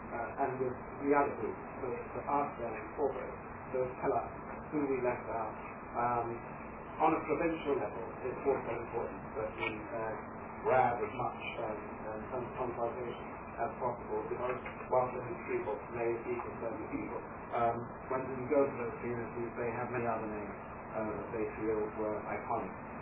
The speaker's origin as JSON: {"language": "English", "country": "South Africa", "said": "but I'm South African"}